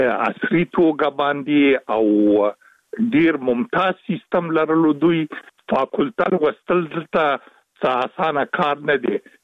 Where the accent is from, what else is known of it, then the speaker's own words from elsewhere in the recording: Afghanistan; لیکن وجدان مې اجازه نه راکوله چې زمونږ وطن د شوروي سرو پوځونو لخوا ځنې اشغال بي او زه په قرار باندې کینم